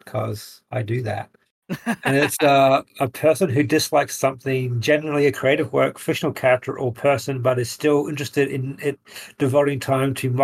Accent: United States; I can't even say that word. I'm American.

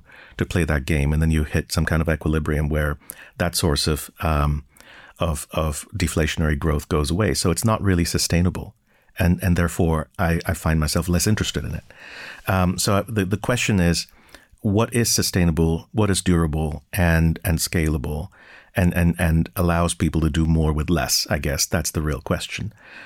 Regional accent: Canada; also born or lived in India / Abu Dhabi, United Arab Emirates; now in Texas, United States; I am an Indian-born Canadian who is now Texan. So it's been an interesting journey. I was born in India, grew up in Abu Dhabi and Canada

